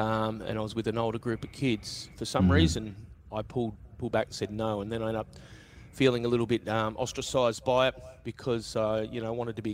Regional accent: Manly, New South Wales, Australia; I was born in Manly

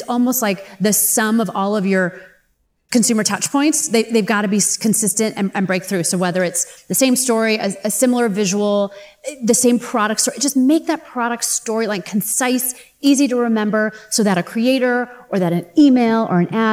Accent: St. Louis, Missouri, United States; I grew up in St. Louis, Missouri. I didn't know anything about beauty

